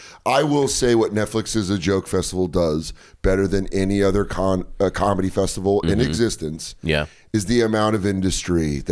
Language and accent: English; Aurora, Colorado, United States; Yeah, I grew up in Aurora, Colorado.